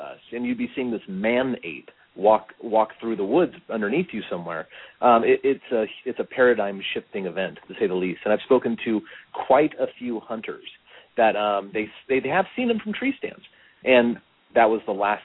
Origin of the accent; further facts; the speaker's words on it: Long Beach, California, United States; I grew up in Long Beach, California.